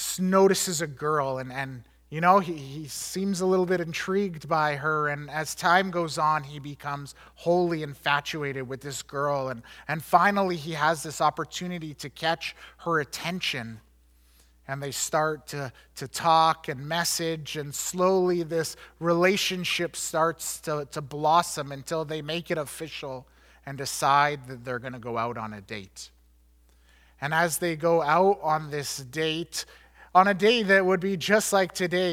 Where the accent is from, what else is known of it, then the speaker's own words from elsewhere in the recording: Canada; I recognize that as a Canadian middle-class white man, I have no idea what it means to be a person of color.